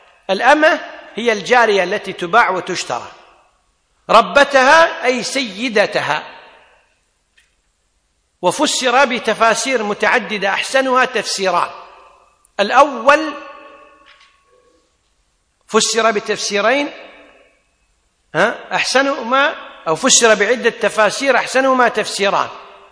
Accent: Kuwait; مثلا والله جلس مجلس التخطيط عندنا في الكويت، قالوا ما في مساحة نبني

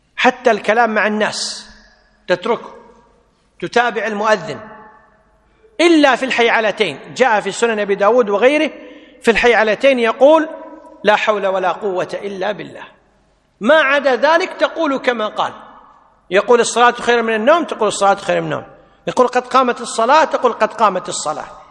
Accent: Kuwait; والحمد لله عندنا في الكويت أمر من الوزارة بأن المؤذنين يؤذنون للأذان الأول قبل الأذان الثاني بنصف ساعة

